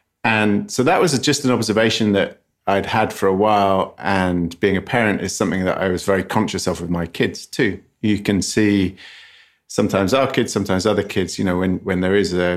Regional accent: England, United Kingdom; now in Los Angeles, United States; as an English person who lives in Los Angeles

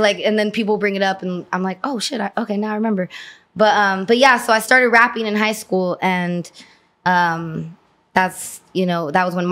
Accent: Van Nuys, California, United States; born there; Yeah, so I was born in Van Nuys, California.

